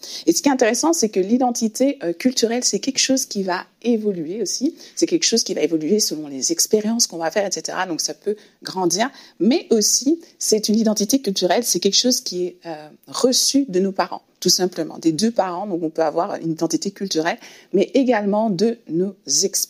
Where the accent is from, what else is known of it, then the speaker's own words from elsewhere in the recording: Belgium; vu que j'ai grandi aussi en Belgique